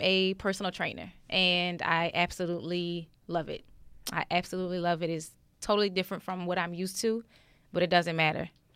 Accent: New Orleans, Louisiana, United States; now in Los Angeles, United States; So I'm from New Orleans, and it's nothing compared to L.A. traffic.

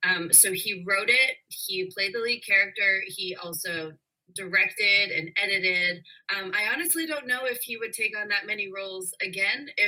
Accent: Toronto, Ontario, Canada; I'm from Toronto

